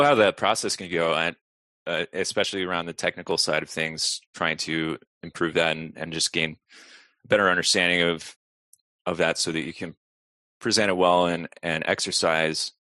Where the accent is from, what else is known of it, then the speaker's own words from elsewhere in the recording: Laguna Hills, California, United States; Believe it or not, I grew up in Orange County. I lived there in Laguna Hills for a long time.